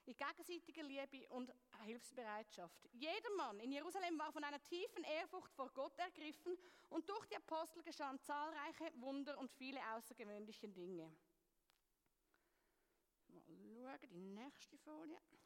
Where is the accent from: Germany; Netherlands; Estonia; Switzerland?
Switzerland; Zurich; Ich bin ursprünglich aus Zürich, darum rede ich etwas schnell.